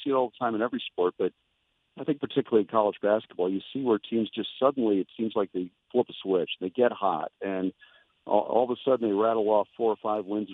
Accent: Glen Ellyn, Illinois, United States; I'm from the same neck of the woods that Connor's from. I'm from Glen Ellen, and he grew up in Naperville

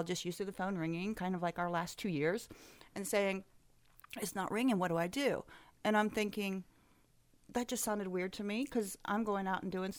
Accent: Zionsville, Indiana, United States; I grew up in Zionsville.

